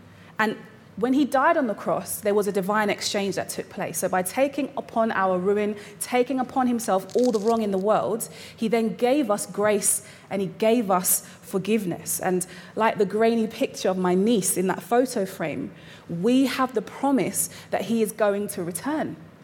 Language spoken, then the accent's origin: English; London, United Kingdom; And as a Londoner, I remember the tragedy